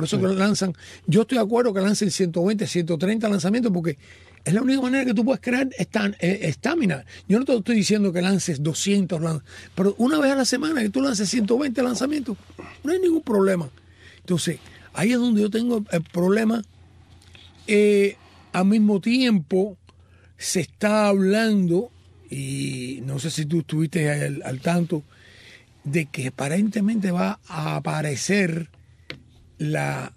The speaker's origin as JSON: {"language": "Spanish", "country": "Cuba", "said": "yo como cubano tengo que mirar como periodista y no como fanático."}